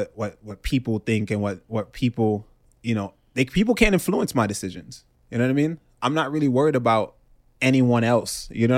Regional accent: Jamaica; now in United States; I grew up in Jamaica, but when I came, so I didn't really deal with a lot of race shit

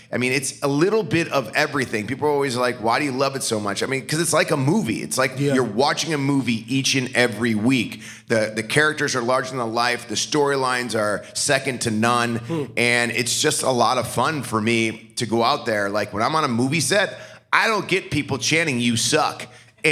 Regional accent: Parma, Ohio, United States; Like, I was a kid growing up in Parma, Ohio, like, was not huge.

